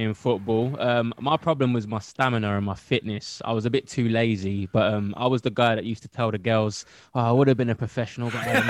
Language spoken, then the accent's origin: English; Custom House, London, United Kingdom; And I grew up in Custom House. I'm East London. Upton Park's 15, 20 minutes away. I went to school in Romford, which is round the corner to the West Ham training ground in Chadwell Heath